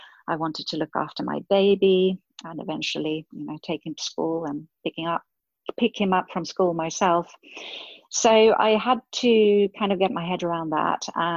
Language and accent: English; Sweden; moved away as an adult; I was born in Sweden, and I've lived almost half of my life abroad now